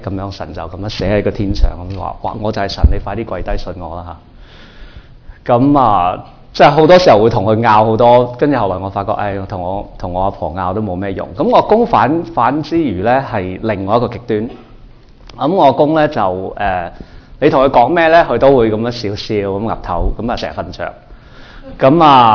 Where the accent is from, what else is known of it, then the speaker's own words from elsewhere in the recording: Taiwan; born there; 我喺台湾出世。咁主要原因我识讲广东话，系因为我屋企系广东人。